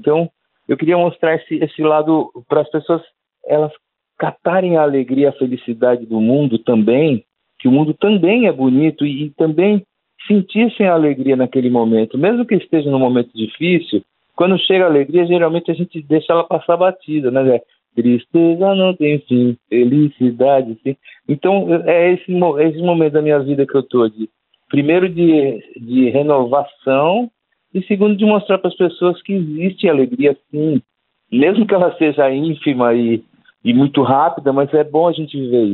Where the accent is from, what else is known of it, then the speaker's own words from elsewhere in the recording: São Paulo, Brazil; moved away as an adult; now in Rio de Janeiro, Brazil; E eu fiz essa música pelo fato de eu vim morar no Rio de Janeiro, né? Eu sou de São Paulo, sou quase um idoso, porque eu tô com 58 anos, então eu vim morar no Rio